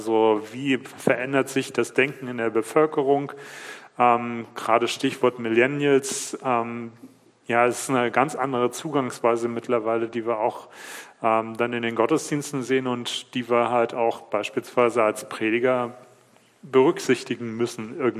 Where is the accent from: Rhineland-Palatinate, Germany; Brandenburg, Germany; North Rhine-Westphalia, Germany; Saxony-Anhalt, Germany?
Saxony-Anhalt, Germany; Dessau; also born or lived in Darmstadt; also ich bin in Dessau und Sachsen-Anhalt zur Welt gekommen, dort auch aufgewachsen, in der Deutschen Demokratischen Republik teilweise auch.